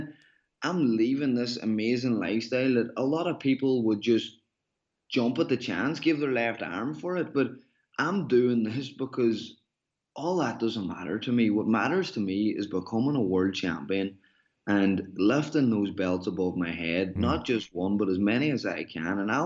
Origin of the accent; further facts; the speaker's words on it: Ireland; I'm an Irish man. I'm a very down-to-earth guy.